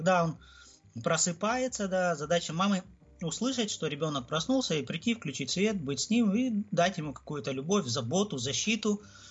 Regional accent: Krasnodar, Krasnodar Krai, Russia; из Краснодара, приветствую вас

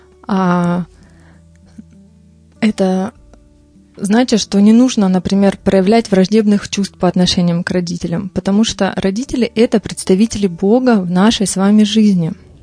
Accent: Krasnodar, Krasnodar Krai, Russia; born there; Вот я родилась, например, в Краснодаре

